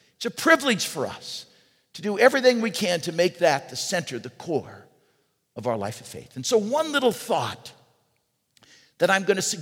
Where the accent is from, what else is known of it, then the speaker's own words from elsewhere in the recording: East Los Angeles, California, United States; I remember growing up in East Los Angeles as a kid, and I remember coming to Mass at the Grand Church there in East Los Angeles